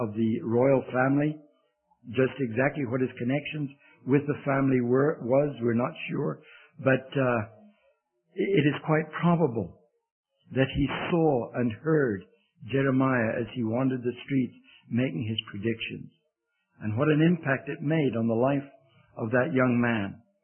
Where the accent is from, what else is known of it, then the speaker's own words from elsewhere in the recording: England, United Kingdom; I'm an Englishman, so I don't always say things right away.